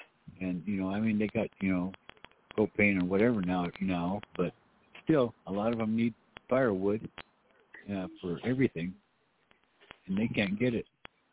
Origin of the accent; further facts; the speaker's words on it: South Dakota, United States; I'm from Lakota, I call it. Not South Dakota. Yeah, I'm from South Dakota.